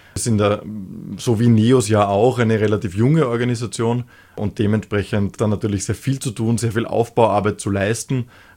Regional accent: Penzing, Vienna, Austria; Ich bin eigentlich in Penzing geboren und aufgewachsen und bin dann in die Wenzgasse ins Gymnasium gegangen.

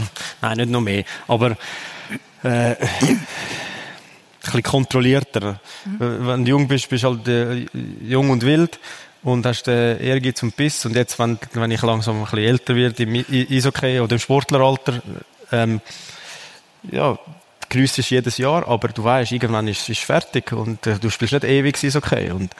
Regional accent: Zurich, Switzerland; Ich bin in Zürich geboren, Zürich gross geworden und all meine Familie wohnt innerhalb von 20 Minuten entfernt

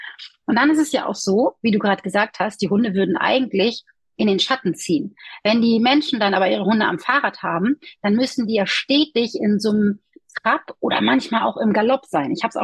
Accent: Hamburg, Germany; ich bin ja ein absolutes Nordlicht. Ich bin in Hamburg geboren. Also das heißt, ich komme ja hier aus der Gegend

